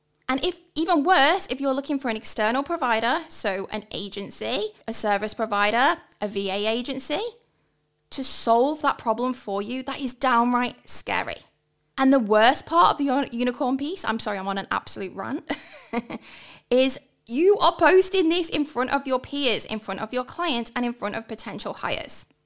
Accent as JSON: {"language": "English", "country": "United Kingdom", "moved": "as an adult", "lives_now": "Australia", "said": "So I am obviously a POM, you can hear from my accent, but I've been living in Australia for 16 years now. I was that ultimate POMy backpacker that never left."}